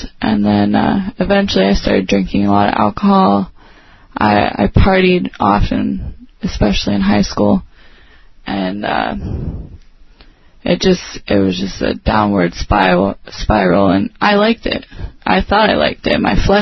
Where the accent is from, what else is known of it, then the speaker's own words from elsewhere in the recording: Ohio, United States; I'm originally from Ohio